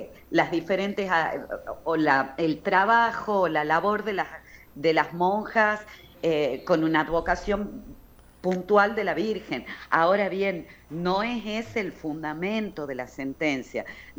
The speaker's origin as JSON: {"language": "Spanish", "region": "Tucumán", "country": "Argentina", "said": "yo soy de Tucumán"}